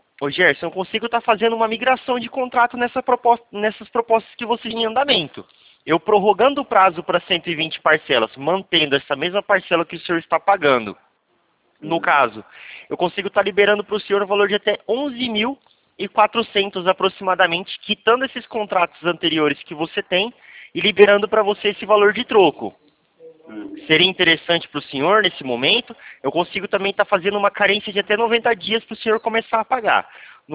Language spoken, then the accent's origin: Portuguese; Presidente Prudente, São Paulo, Brazil; Não, eu sou de Presidente Prudente. Eu falo de um escritório de consignado aqui em Presidente Prudente.